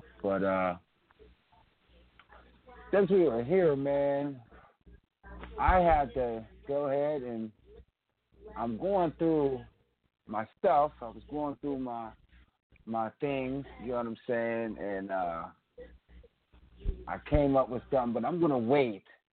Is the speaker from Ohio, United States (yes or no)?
no; Pennsylvania, United States; a local music scene to where I'm from. I'm from Western Pennsylvania.